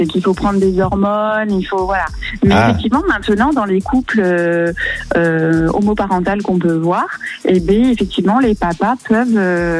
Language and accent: French; Créon, Nouvelle-Aquitaine, France; C'est à peu près 25 minutes de Bordeaux.